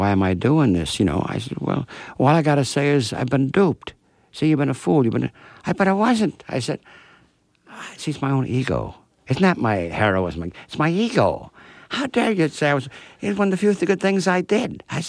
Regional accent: Chicago, Illinois, United States; You see, the Chicago newspaper guys liked me. I'm from Chicago. I'm one of theirs.

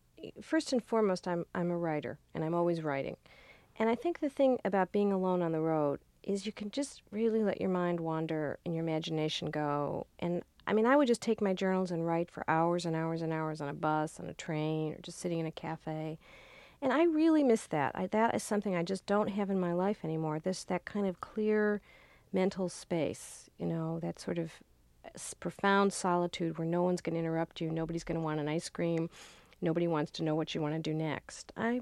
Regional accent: Illinois, United States; I mean, I had always felt the town that I grew up in Illinois was home, but it's not home anymore.

